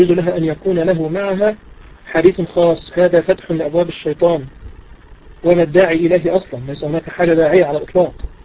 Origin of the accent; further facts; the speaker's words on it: Egypt; الغالب مثلا عندنا في مصر الغالب أن هذا يعتبر دين وعلى الإنسان أن يرده.